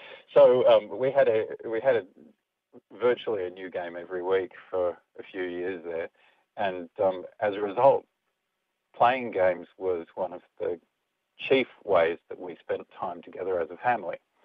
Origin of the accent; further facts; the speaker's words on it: Canberra, Australian Capital Territory, Australia; I grew up in Canberra